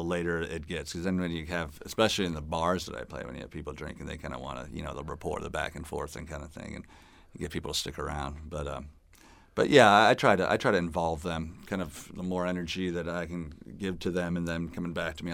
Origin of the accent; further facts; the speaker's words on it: Bloomington, Illinois, United States; now in Lexington, United States; I grew up in Bloomington, and my wife's family's from Lexington, so we found a house out there that we liked and was a good price.